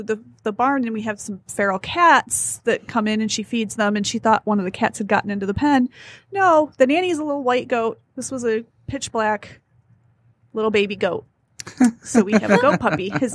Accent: Michigan, United States; a friend of mine from elementary school and high school back home, I'm from Northern Michigan, started.

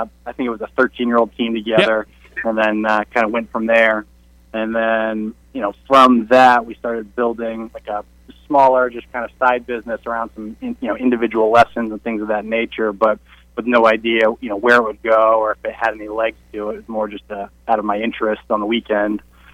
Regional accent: New England, United States; growing up in New England, you know the folklore around the Yankees and Red Sox rivalries

